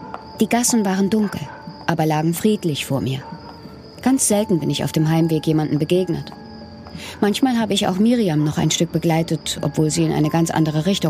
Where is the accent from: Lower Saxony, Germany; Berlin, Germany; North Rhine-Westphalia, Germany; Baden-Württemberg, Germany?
Berlin, Germany; Gerade in meiner Heimatstadt Berlin stellte man lieber billige Hilfskräfte ein.